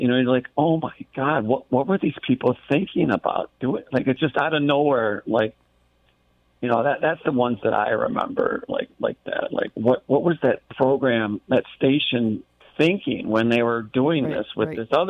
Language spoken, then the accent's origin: English; Buffalo, New York, United States; as a kid growing up around Buffalo, you know, and I learned all this Motown records